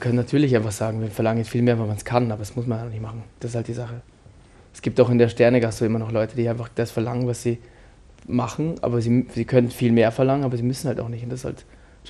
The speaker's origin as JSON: {"language": "German", "town": "Munich", "region": "Bavaria", "country": "Germany", "tie": "born or raised there", "moved": "as an adult", "lives_now": "Vienna, Austria", "said": "Ich war dann mit 26 bin ich dann entschlossen, München zu verlassen."}